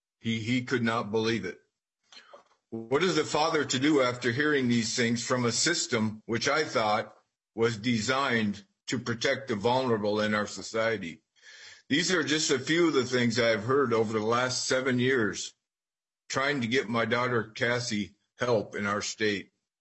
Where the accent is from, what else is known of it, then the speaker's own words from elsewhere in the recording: Burgess, Minnesota, United States; I am from Burgess, Minnesota.